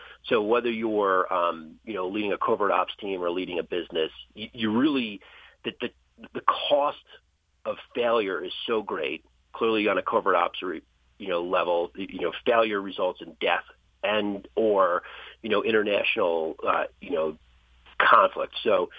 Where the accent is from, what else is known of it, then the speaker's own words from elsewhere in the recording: New Jersey, United States; I grew up in New Jersey.